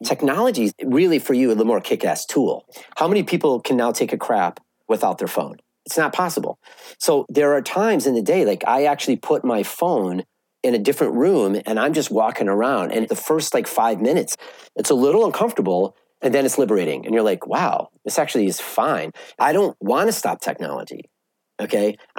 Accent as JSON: {"language": "English", "town": "Evanston", "region": "Illinois", "country": "United States", "tie": "born or raised there", "said": "Okay, so quick story. I grew up in Evanston. I was 11. I was at seventh grade, and me and my buddies took the red line to Wrigley Field to pay $9 for bleacher seats."}